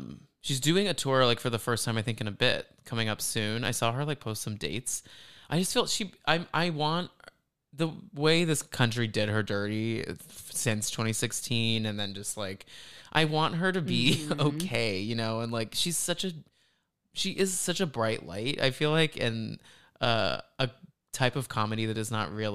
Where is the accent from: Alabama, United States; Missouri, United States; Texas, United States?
Texas, United States; Dallas; So we grew up in Dallas.